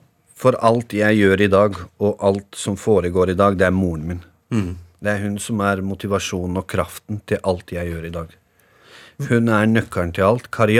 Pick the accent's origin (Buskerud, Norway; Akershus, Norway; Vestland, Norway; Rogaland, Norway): Buskerud, Norway; 13 år før jeg flyttet derfra.